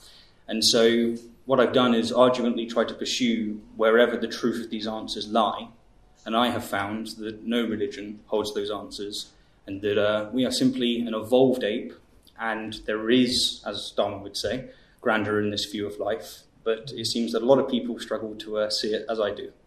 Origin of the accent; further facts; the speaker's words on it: South East England, United Kingdom; I come from the Isle of Wight, so I've got many fingers.